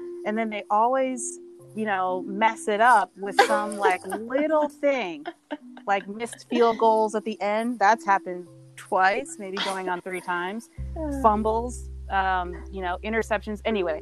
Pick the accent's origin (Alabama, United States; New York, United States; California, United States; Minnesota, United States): Minnesota, United States; I grew up in Minnesota and went to Emory down in Atlanta.